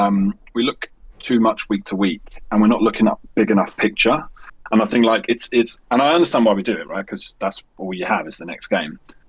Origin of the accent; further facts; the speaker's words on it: Luton, East of England, United Kingdom; Yeah, well, luckily for me, I grew up in Luton, so that's perfect.